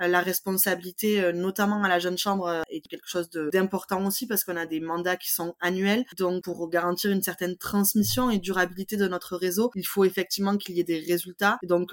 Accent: Occitanie, France; je suis originaire de l'Aveyron et pour l'année 2024

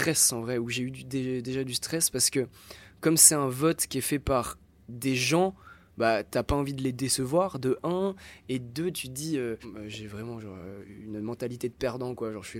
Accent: Valais, Switzerland; comme je suis de Suisse, du Valais, c'est un peu les Alpes, on a grandi avec

